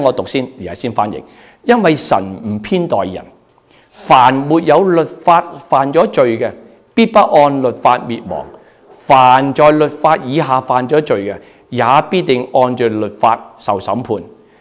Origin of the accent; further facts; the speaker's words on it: China; 为什么我中国人知道啊？